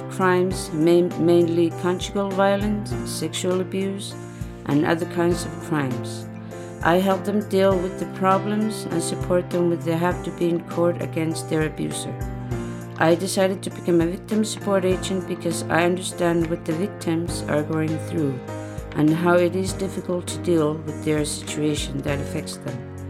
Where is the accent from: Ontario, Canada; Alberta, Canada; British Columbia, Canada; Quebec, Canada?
Quebec, Canada; Puvirnituq; from Puvelnitsoq.